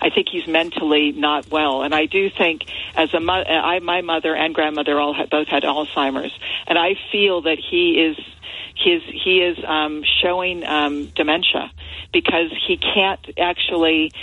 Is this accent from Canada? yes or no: no; United Kingdom; moved away as an adult; now in United States; I mean, I'm British as well. I've been here 42 years